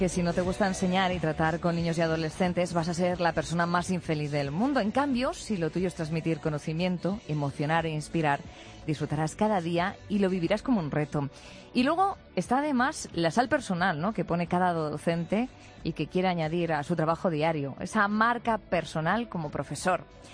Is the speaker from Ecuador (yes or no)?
no; Madrid, Community of Madrid, Spain; Yo, como madrileña